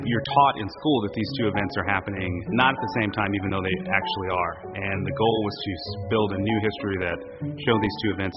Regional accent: Los Angeles, California, United States; I grew up in Los Angeles, California. So South Central LA, which is a block of about 24 neighborhoods.

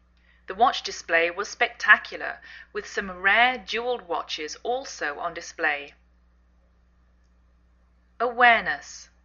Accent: England, United Kingdom; now in United States

